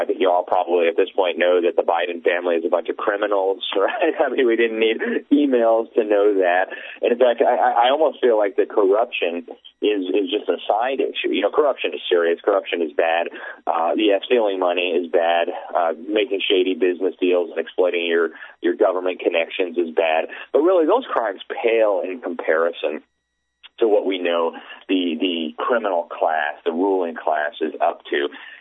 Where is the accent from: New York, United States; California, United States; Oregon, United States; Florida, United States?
Florida, United States; Miami; And so he fled to Miami. That's, of course, my hometown, if you can call it a town.